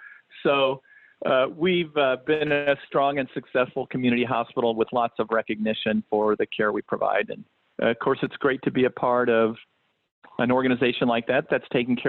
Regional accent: Kansas City, United States; And so I'm enjoying being back here, actually closer to home. I grew up in the Kansas City area.

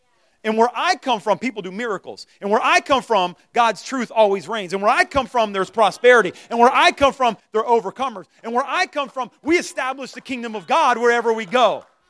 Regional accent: United States; There's countries I can't purchase land in because I'm an American.

